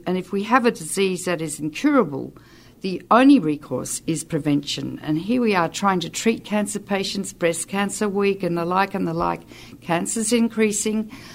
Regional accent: Australia; I come from Australia, where 40% of the world's uranium resides

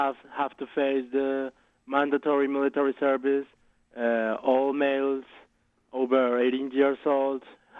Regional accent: Colombia; Well, I'm from Colombia. I'm 19 years old, and I'm resisting war. Because in my country, we are in the middle of an armed conflict since almost 60 years.

